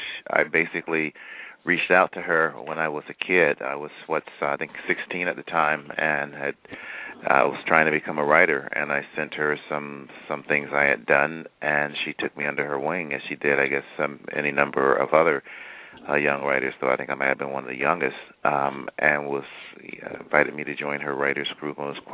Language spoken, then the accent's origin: English; Chicago, Illinois, United States; as I mentioned, I was from Chicago. I was from the west side of Chicago, which had been devastated